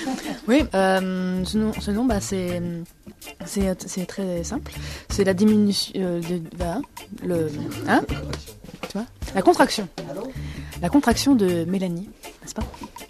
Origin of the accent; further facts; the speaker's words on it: Nancy, Grand Est, France; born there; Je suis né à Nancy, dans le 54.